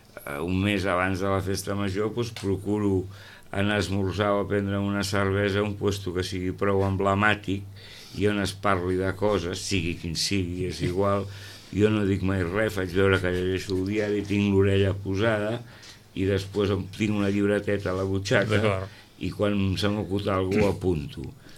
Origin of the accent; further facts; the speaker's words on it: Catalonia, Spain; jo que soc català, amb això em va anar pues, la mar de bé